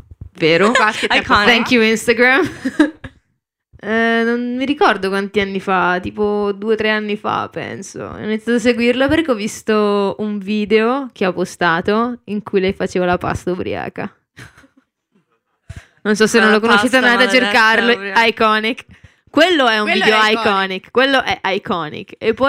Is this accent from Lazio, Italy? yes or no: no; Brescia, Lombardy, Italy; perché io sono di Brescia, non so se si sente